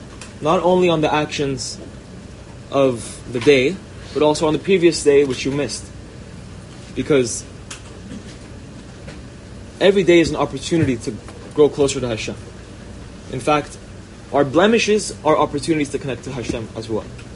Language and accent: English; Los Angeles, California, United States; I'm from Los Angeles, California.